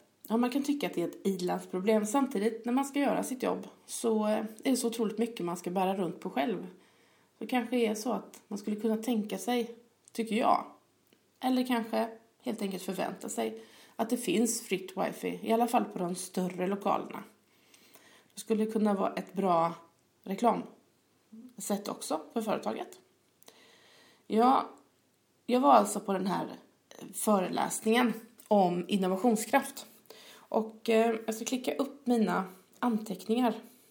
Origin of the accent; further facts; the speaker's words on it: Gothenburg, Västra Götaland County, Sweden; Jag är göteborgare och det är jag mycket stolt över.